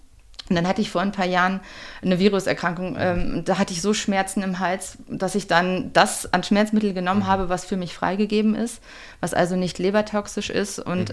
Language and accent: German; Lübbecke, North Rhine-Westphalia, Germany; Genau, ich komme aus Lübbecke, das sind so 20 Minuten etwa entfernt.